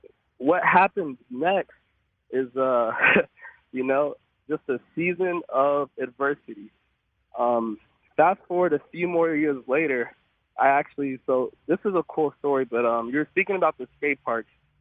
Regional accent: Arlington, Texas, United States; We grew up in Arlington, Texas, and one day I was going down this hill in our apartment.

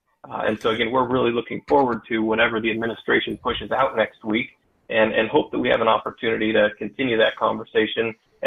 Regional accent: the West, United States; I mean, I grew up in the West, and, you know, and we have every other acre in the West is owned by the federal government.

